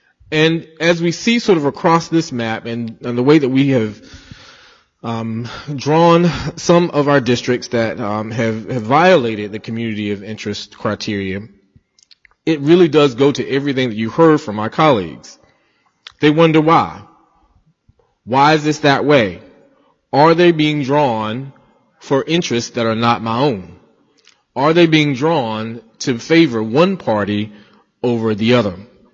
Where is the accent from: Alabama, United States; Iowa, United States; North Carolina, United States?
North Carolina, United States; I'm a child that has a May birthday. I grew up in North Carolina having May primaries.